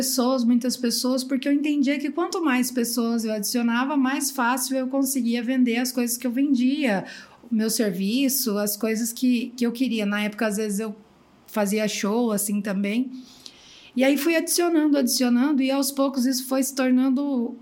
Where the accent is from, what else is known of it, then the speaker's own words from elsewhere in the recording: Limeira, São Paulo, Brazil; Nasci em Limeira. Nasci e cresci em Limeira.